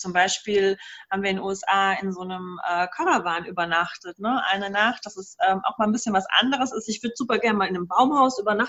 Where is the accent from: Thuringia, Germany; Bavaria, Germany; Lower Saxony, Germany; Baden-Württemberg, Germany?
Baden-Württemberg, Germany; Also ich komme ja aus dem Schwarzwald, ne?